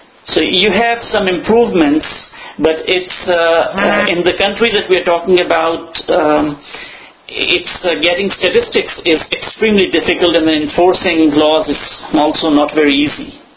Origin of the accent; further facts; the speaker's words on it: Pakistan; born there; That is correct. I was born in Pakistan.